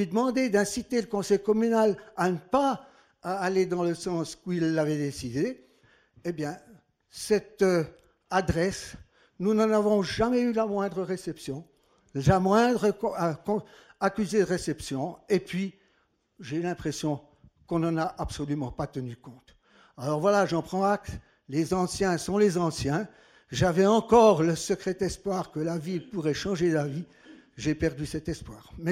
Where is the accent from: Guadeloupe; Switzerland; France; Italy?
Switzerland; Neuchâtel; Et puis quand je disais que je venais de Neuchâtel